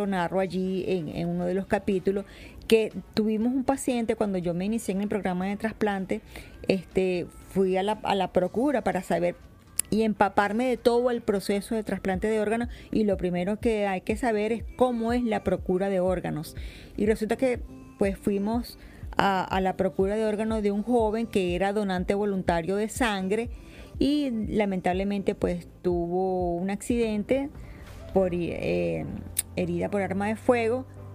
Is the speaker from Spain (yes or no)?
no; Venezuela; Yo soy donante de órgano en este país y en el mío. Yo soy de Venezuela